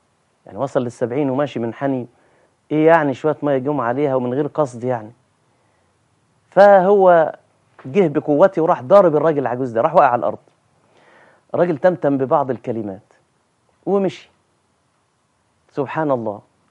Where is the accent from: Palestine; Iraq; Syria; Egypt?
Egypt; باللغة العامية عندنا في مصر